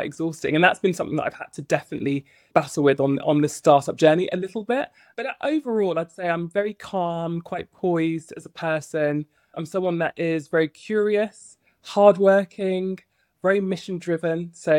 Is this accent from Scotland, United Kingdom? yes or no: no; East of England, United Kingdom; I'm Nigerian by background. So there are lots of other doctors in my family too. I grew up in the home county. So I grew up in Bedfordshire in suburbia, white suburbia.